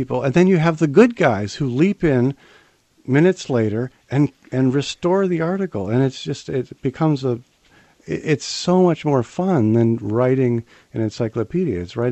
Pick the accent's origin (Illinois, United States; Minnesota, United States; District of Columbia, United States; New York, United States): New York, United States; Rochester; born there; Well, I think it just said that I was born in Rochester, New York, or born in.